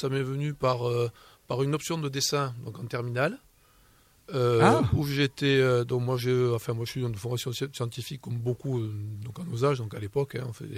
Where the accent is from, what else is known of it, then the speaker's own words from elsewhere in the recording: Bassussari, Nouvelle-Aquitaine, France; Moi je viens de Bassussari et je suis aussi peintre abstrait.